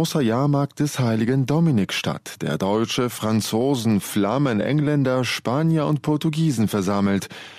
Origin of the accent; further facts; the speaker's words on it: Belarus; now in Poland; Ich komme aus Belarus und lebe seit einem Jahr in Südpolen.